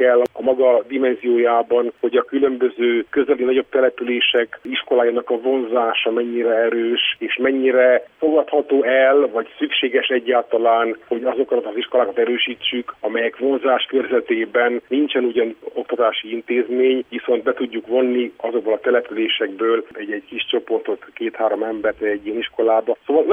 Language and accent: Hungarian; Brașov, Brașov County, Romania; amikor én háromszéken gesztusból helyet kaptam brassóiként a parlamenti listán